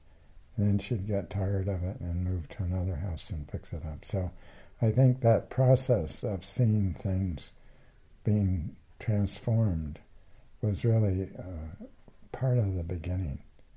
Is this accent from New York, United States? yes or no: yes; Mineola, New York, United States; born there; Well, I was born in Mineola, New York, on Long Island.